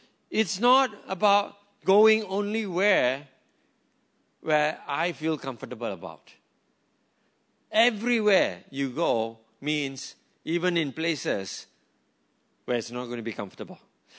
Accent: Malaysia; Yes, I am Malaysian Indian.

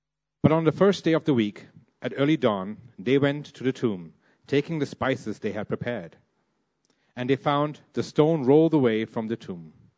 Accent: Malaysia; I look and I sound foreign, but I'm a local product. I'm Malaysian. My dad's Italian. My mom is Malaysian

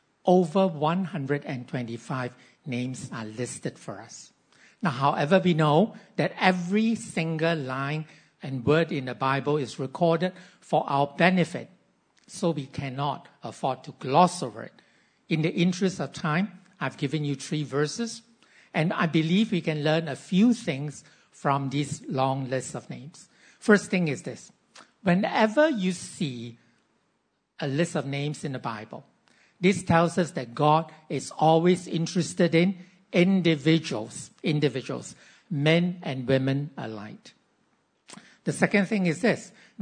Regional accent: Ipoh, Perak, Malaysia; Now, during the last Chinese New Year break, I went back to my hometown, which happens to be Ipoh.

